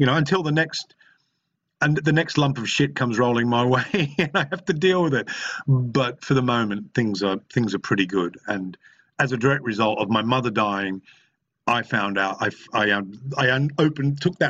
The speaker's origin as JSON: {"language": "English", "town": "Mackay", "region": "Queensland", "country": "Australia", "tie": "born or raised there", "also_born_or_lived": "Brisbane", "said": "raised in Queensland, which is the pointy bit on the east coast, if you don't know your map of Australia. And I was raised in and around Brisbane and North Queensland in a place called Mackay, which is a sugarcane country."}